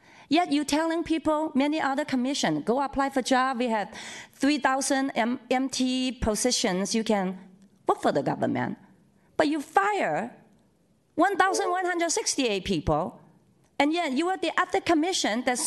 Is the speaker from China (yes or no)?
yes; China; English is a second language; moved away as an adult; I was not born and raised in this city. I was born and raised in China, a farmer. I born as a farmer.